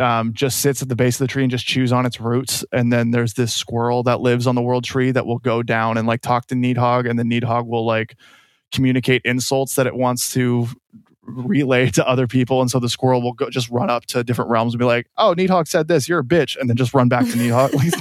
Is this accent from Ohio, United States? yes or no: no; California, United States; I grew up in Orange County. So it's like, you know, it's like, obviously everything has been built on.